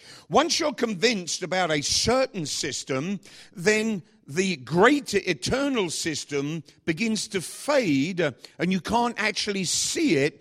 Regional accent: England, United Kingdom; Well, excuse me, I'm English. Do you want to ask somebody about how social medicine works? Ask an Englishman.

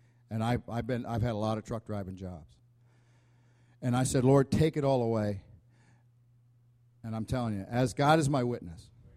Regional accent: Pennsylvania, United States; I was raised in Pennsylvania in the dairy cattle, dairy farm region, and my father had 8 brothers and sisters.

